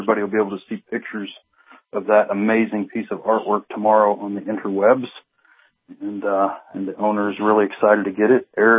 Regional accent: Arkansas, United States; I will sell you some oceanfront property in my home state of Arkansas.

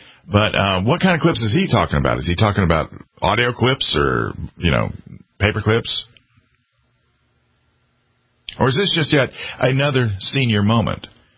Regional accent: South Carolina, United States; he focused on the upcoming South Carolina, which is my home state

